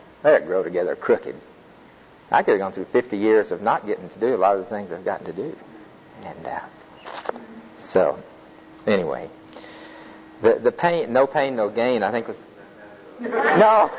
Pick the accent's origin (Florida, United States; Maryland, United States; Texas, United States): Texas, United States; You know, growing up in Texas where it's hot, you love water sports.